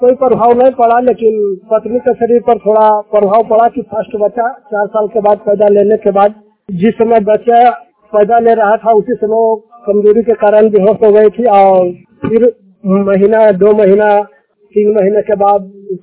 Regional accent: Bihar, India; और मैं ग्राम द्वारका विभाग का रहने वाला हूँ और जिला नालंदा का निवासी।

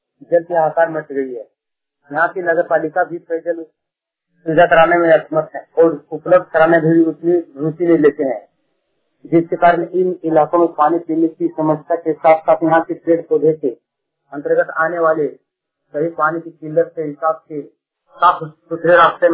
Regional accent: Sakhewa, Jharkhand, India; ग्राम सखेवा post डुम्मा police station Jamua और जिला गिरिडीह के निवासी हूँ।

